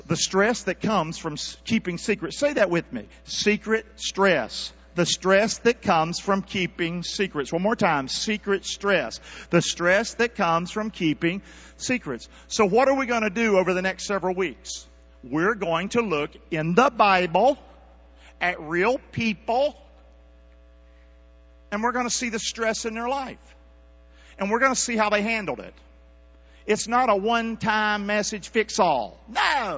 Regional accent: Rockingham, North Carolina, United States; I'm so glad I'm from Rockingham. Amen.

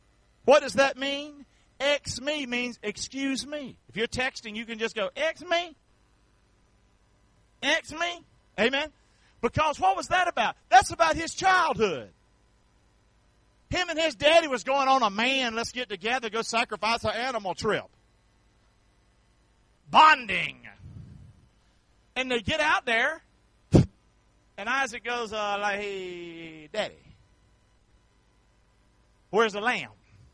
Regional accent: the South, United States; I'm a Southerner. That's what I am.

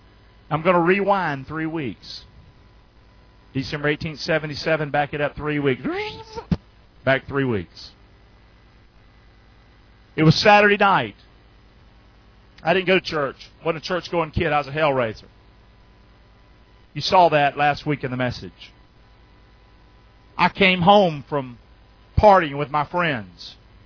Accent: the South, United States; Now, I'm from the South, didn't go to church, didn't know anything about church really

